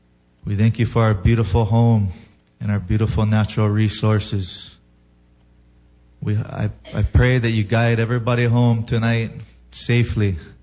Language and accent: English; Hawaii, United States; You know, I grew up in the North Shore. We have a really tight community up there. Real local style, country style.